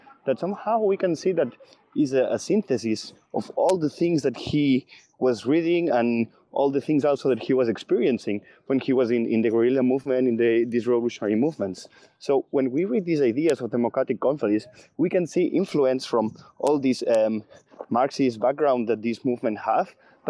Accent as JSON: {"language": "English", "region": "Catalonia", "country": "Spain", "second_language": "English", "said": "So for me also, I'm from Catalonia"}